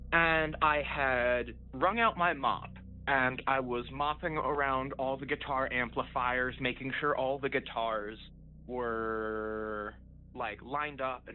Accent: Salida, Colorado, United States; I am from Salida, Colorado. Just for a bit of context, I have lived in Salida, Colorado my whole life.

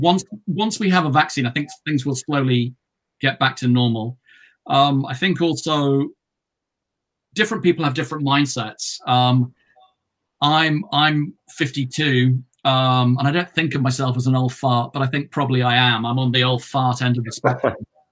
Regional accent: Yorkshire and the Humber, United Kingdom; I'm originally from Yorkshire in the north.

